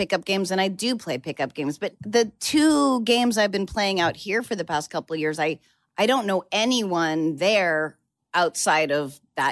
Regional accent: New Hampshire, United States; You know, I was growing up in New Hampshire. Really, I didn't know Jews.

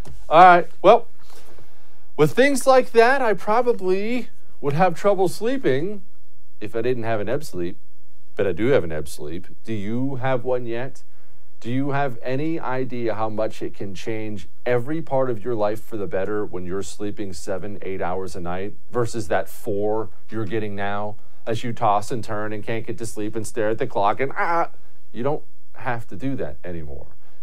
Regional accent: United States; That's so embarrassing as a grown man, as a football coach, as a leader of men, as an American, as anything.

